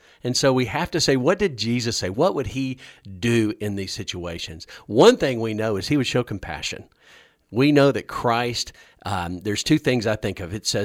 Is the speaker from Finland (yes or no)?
no; Houston, Texas, United States; I'm from Houston.